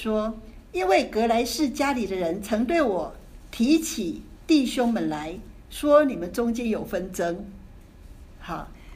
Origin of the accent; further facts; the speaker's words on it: Taiwan; 老实讲我是从台湾来的